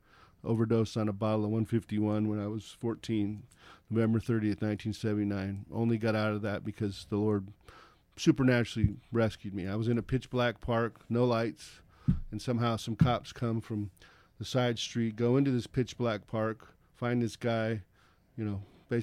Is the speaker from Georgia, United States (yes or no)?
no; North Hollywood, California, United States; I was born in Hollywood, of all places. Should have been an ominous sign of things to come. In July of 1965, and then the next year, my parents got their first house in North Hollywood, which is actually in the San Fernando Valley.